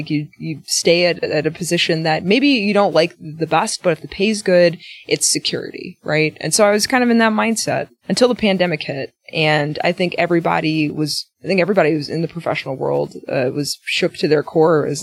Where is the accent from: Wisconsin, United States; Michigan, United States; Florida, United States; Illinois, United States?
Wisconsin, United States; Milwaukee; And so I went to UW-Milwaukee. I'm from Milwaukee.